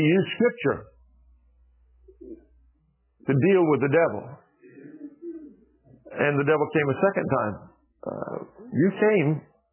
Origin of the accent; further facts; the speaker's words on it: Greensboro, North Carolina, United States; I used to live in Greensboro, North Carolina. It's my hometown where I was born.